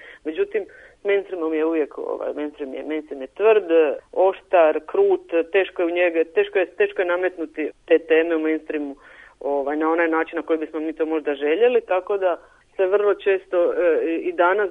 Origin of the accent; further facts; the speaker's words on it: Dalmatia, Croatia; budući da je moje djetinjstvo u Dalmaciji, u patrijarhalnoj sredini, također bilo jako snažno obilježeno nasilje.